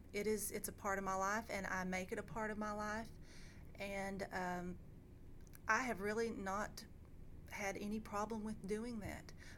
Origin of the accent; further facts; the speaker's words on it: Kentucky, United States; Well, I am a lifelong resident of Harlan County, Kentucky. I'm an artist and teaching artist. I am an Appalachian and Native American dancer